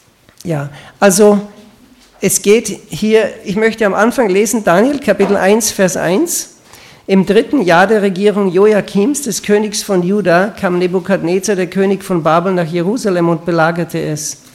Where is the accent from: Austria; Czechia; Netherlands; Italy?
Austria; now in Switzerland; später bin ich nach Österreich gekommen, ich bin Österreicher, also seit 20 Jahren wohnen wir in der Schweiz, meine Frau ist Schweizerin.